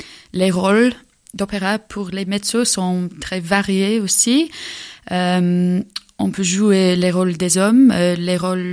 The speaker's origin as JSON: {"language": "French", "region": "England", "country": "United Kingdom", "second_language": "French", "lives_now": "France", "said": "parce que je viens d'Angleterre, mais j'ai aussi la nationalité française. Et maintenant, c'est la première fois que j'habite en France."}